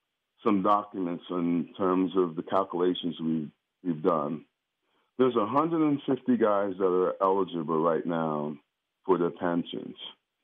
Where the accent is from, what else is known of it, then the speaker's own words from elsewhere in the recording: Perth Amboy, New Jersey, United States; I was just doing clinics with him in my hometown of Perth Amboy this summer.